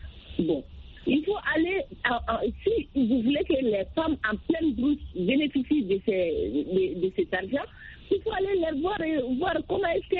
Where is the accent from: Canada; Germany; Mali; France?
Mali; chez nous, au Mali